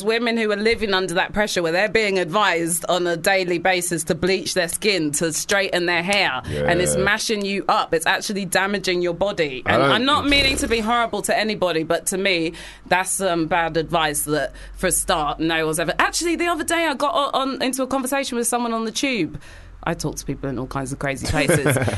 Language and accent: English; London, United Kingdom; now in Harrogate, United Kingdom; I'm born and raised in London. I've seen the transitions that Harrogate has gone through.